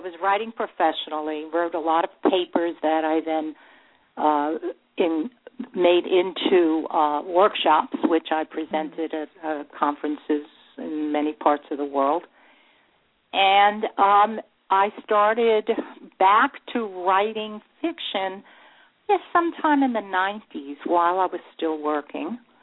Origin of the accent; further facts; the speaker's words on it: New York City, New York, United States; Well, I was born and raised in Brooklyn and the Bronx in New York City, and I got a wonderful education.